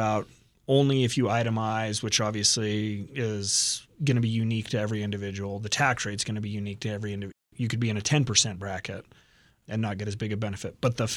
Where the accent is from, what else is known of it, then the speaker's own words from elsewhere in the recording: Canada; And I love gravy as a Canadian.